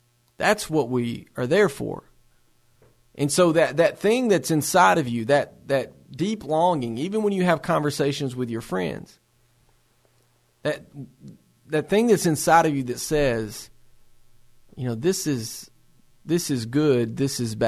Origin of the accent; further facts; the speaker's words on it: Tennessee, United States; I'm from Middle Tennessee and from a very small town. We didn't have the mafia.